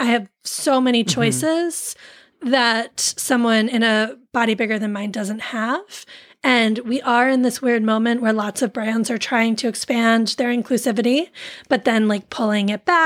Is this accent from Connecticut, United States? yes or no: yes; Connecticut, United States; Like, you know, I'm from Connecticut.